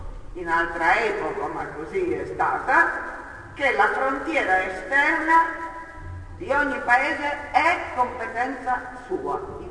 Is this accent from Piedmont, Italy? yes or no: yes; Bra, Piedmont, Italy; born there; Sono nata nel 48 a Bra, provincia di Cuneo.